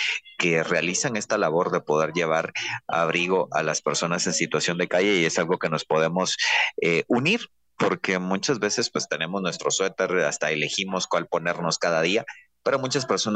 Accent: Guatemala; la unión y la solidaridad que nos caracteriza como guatemaltecos

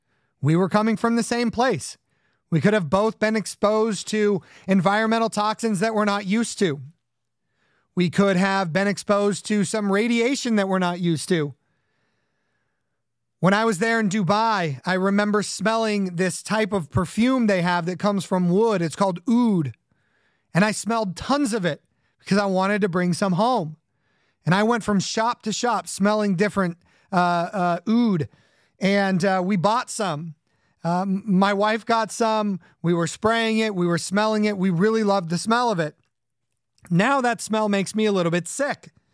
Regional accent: California, United States; I'm from Southern California. I've got to love

